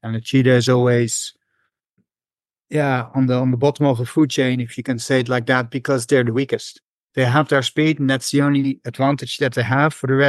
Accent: Netherlands; English is a second language; As you can tell, I'm not English. I've got a special accent. I'm Dutch.

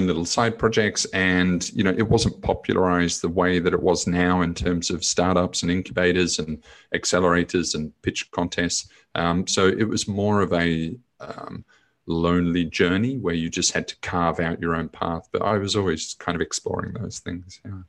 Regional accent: New Zealand; moved away as an adult; now in Australia; I moved country at that time. So I moved from New Zealand to Australia.

